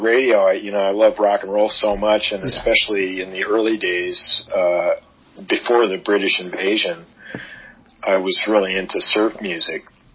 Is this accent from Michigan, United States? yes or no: yes; Ann Arbor, Michigan, United States; I grew up in Ann Arbor, but we would go down there and visit.